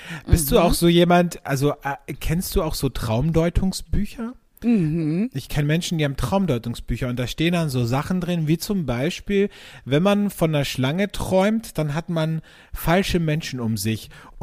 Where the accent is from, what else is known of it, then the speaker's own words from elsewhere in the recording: Austria; Bei uns in Österreich gibt es so Kipferl, Mürbekipferl.